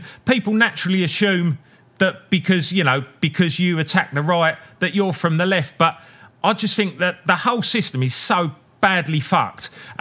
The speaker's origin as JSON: {"language": "English", "country": "United Kingdom", "said": "there's something in us as British blokes that will argue that fucking point that we were right"}